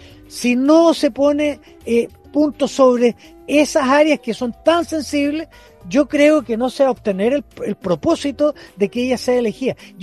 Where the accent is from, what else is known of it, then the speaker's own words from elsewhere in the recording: Chile; a mí me ha tocado, como todo chileno